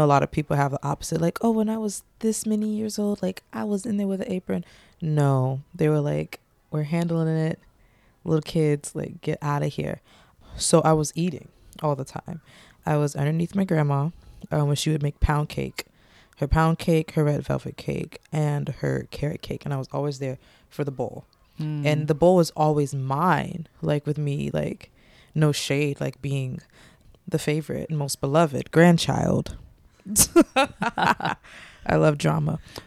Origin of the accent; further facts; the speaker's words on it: Orlando, Florida, United States; I grew up in Orlando, Florida, the kingdom of hospitality, the Mickey Mouse.